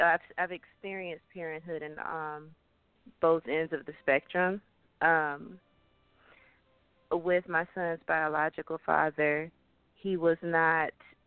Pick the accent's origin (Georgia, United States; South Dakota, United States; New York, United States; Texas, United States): Georgia, United States; Stockbridge; I'm from Stockbridge, Georgia.